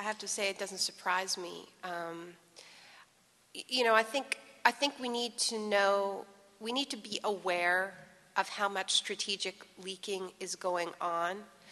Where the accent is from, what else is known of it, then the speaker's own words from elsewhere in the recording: Canada; I'm Canadian. I don't know if anyone has mentioned this. I don't actually live in this country.